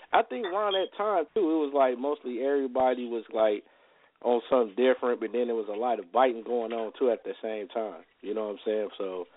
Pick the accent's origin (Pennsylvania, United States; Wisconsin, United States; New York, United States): Wisconsin, United States; Milwaukee; because I'm originally from Milwaukee, you know what I'm saying?